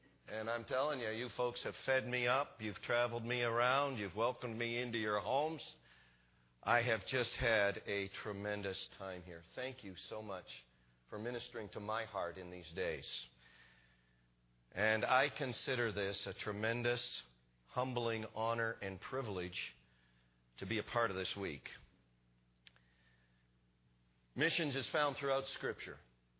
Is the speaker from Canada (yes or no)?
yes; East Coast, Canada; born there; I'm a Canadian. I was born on the east coast of Canada.